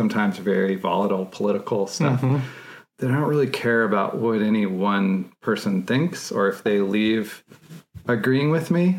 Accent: California, United States; California.

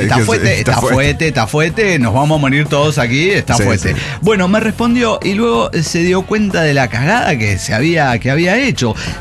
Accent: Colombia; en mi país, Colombia

